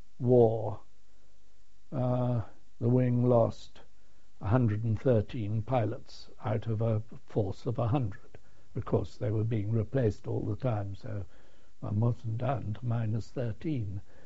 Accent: United Kingdom; I was shouting, "Don't shoot, I'm a British officer."

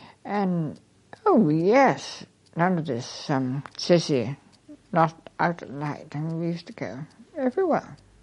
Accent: Horsham, South East England, United Kingdom; Another time when I was actually in my hometown of Horsham

